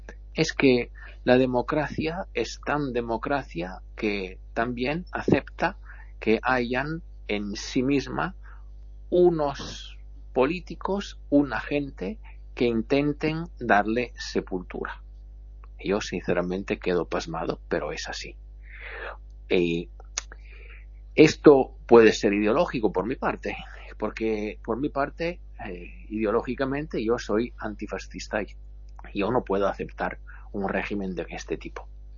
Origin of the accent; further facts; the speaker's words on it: Italy; Spanish is a second language; Yo vivo en Italia, soy italiano